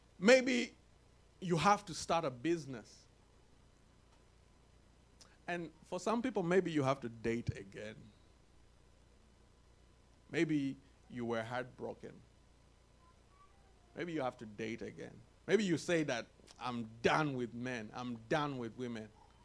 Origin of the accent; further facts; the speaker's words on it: Uganda; moved away as an adult; I remember the first time I left my home country, Uganda, the Pearl of Africa. Glory to God. I left my home country. I was going to India to study.